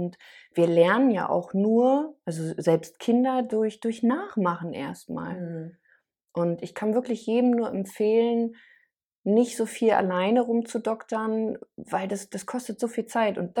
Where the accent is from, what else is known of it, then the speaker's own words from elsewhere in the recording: Berlin, Germany; also ich komme ja aus Berlin, Großstadt